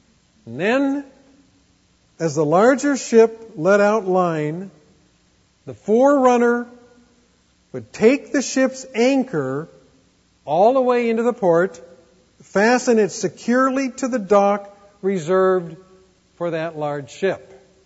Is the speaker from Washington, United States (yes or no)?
yes; Seattle, Washington, United States; I remember when I was a kid, I was brought up in Seattle.